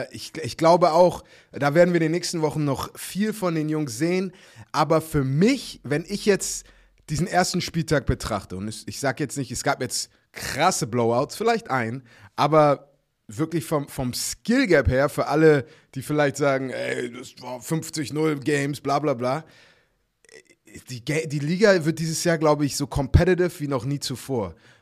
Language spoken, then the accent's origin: German; Hamburg, Germany; ich bin Hamburger